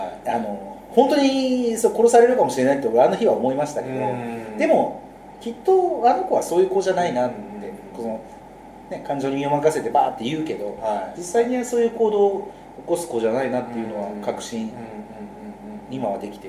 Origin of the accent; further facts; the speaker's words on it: Kansai, Japan; 僕の地元の関西のちょっと厳しい洗礼をツッコミ浴びながらやってみたいなっていう気持ちもある